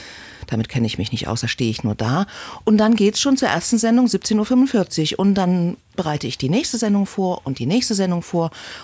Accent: Leipzig, Saxony, Germany; also born or lived in Berlin / Cologne; Ist meine Heimatstadt und liebe ich sehr.

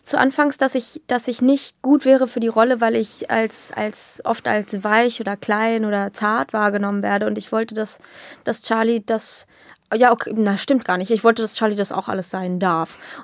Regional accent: Baden-Württemberg, Germany; also born or lived in Jena; Also wir sind umgezogen, da war ich 6 oder 7. So. Also ich bin in Jena geboren, habe da dann eben meine frühe Kindheit verbracht und dann sind wir aber nach Baden-Württemberg an Bodensee. Ah. Region Bodensee. Also nicht an den Bodensee, sondern Region Bodensee gezogen.

